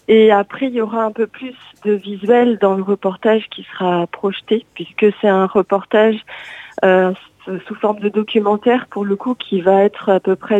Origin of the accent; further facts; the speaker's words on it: Nouvelle-Aquitaine, France; Alors moi, je suis du sud des Landes, j'habite à Biodos exactement.